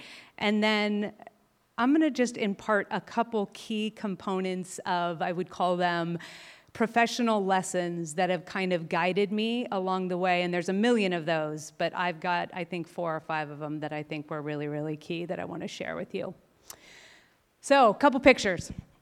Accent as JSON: {"language": "English", "town": "Stockton", "region": "California", "country": "United States", "tie": "born or raised there", "said": "So I grew up in Stockton, California when I was really, really young, this young, to two parents that were super, super young and super, super hippie."}